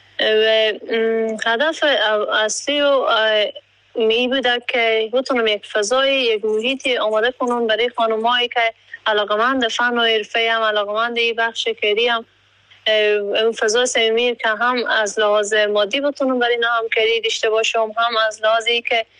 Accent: Herat, Afghanistan; به هرات زندگی میکنم، از هراتم و به یک فامیل روشنفکر تحصیل کرده شکر از یک فامیل روشنفکر هستم

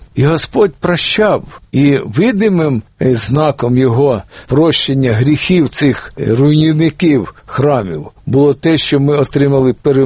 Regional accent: Donbas, Ukraine; born there; Я народився на Донбасі, у нас не було цієї багатої різдвяної вечері

